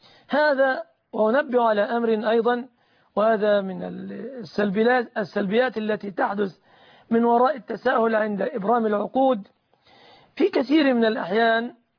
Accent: Egypt; بلادنا مصر

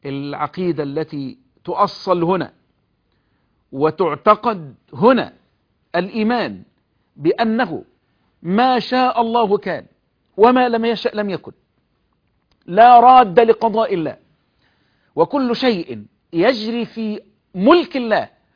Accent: Egypt; احفظ بلدنا مصر

